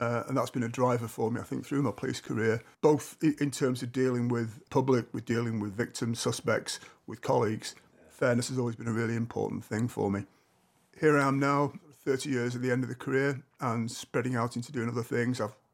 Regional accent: North West England, United Kingdom; I was born and brought up in Lancashire.

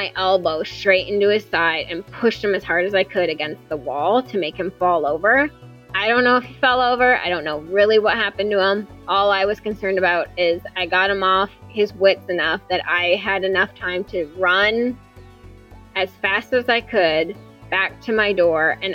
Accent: New Jersey, United States; I grew up in Jersey. I can get loud.

